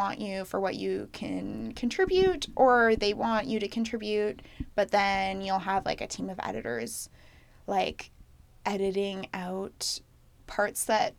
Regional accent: Canada; I'm half Kenyan. So my dad was born in Kenya. So I'm first generation Canadian on his side.

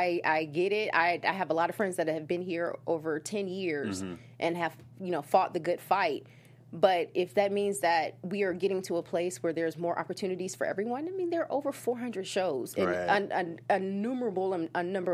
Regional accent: the South, United States; I said, well, I'm from the South. We hug when we speak to people.

